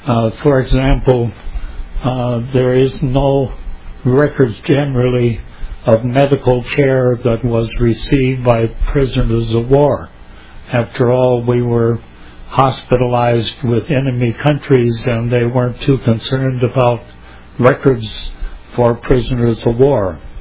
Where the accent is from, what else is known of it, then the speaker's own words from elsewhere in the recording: Egan, United States; I'm from Egan.